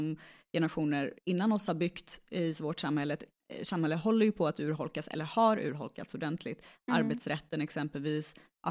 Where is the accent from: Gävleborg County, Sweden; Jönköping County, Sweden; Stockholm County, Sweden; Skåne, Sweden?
Gävleborg County, Sweden; Gävle; Ja, det är för att jag är från Gävle.